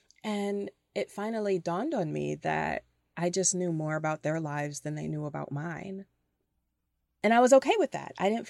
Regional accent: Toledo, Ohio, United States; also born or lived in Cleveland / Chicago / Detroit; So I grew up in Toledo, Ohio. My parents got divorced when I was around 8 years old. So I spent a lot of summers and almost every weekend in Cleveland, Ohio.

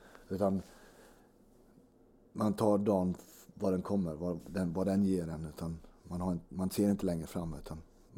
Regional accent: Småland, Sweden

